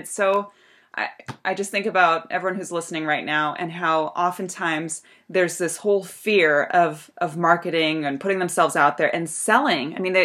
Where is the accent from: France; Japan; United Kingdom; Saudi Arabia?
Japan; I was born and raised over in Japan, and when I would fly to the United States, we'd fly, you know, Tokyo, San Francisco